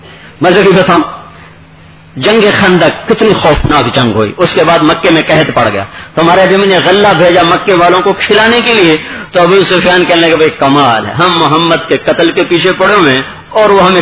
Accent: Punjab, Pakistan; also born or lived in Lahore; میرا یہیں علاقہ قریب ہے, تلمبا آپ کے قریب ہے, اس کے قریب ہمارا گاؤں ہے.

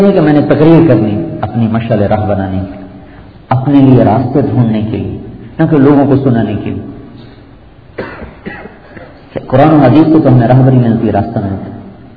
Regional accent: Multan, Punjab, Pakistan; میرا ضلع ملتان ہے

